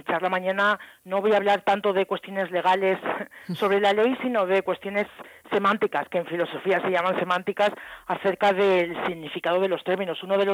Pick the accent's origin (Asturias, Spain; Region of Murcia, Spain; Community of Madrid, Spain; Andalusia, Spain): Region of Murcia, Spain; Murcia; also born or lived in England; now in Barcelona, Spain; yo crecí en Murcia y estudié lo que entonces se llamaba licenciatura en filosofía en la Facultad de Filosofía de la Universidad de Murcia. Después me fui a estudiar fuera, a Inglaterra, a hacer el máster y el doctorado. Y luego volví